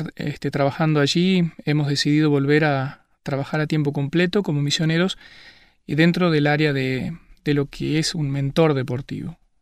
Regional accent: Uruguay; now in Germany; soy de aquí, soy de estas tierras, soy uruguayo. Y bueno, hace 4 años que estamos trabajando en Alemania.

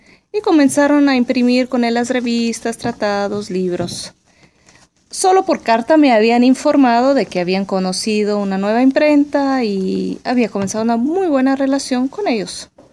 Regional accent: Guatemala; now in Brazil; yo un año me fui de Guatemala a Brasil.

